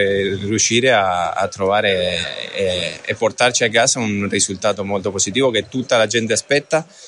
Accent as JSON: {"language": "Italian", "country": "Argentina", "said": "Penso come argentino, come tutti gli argentini"}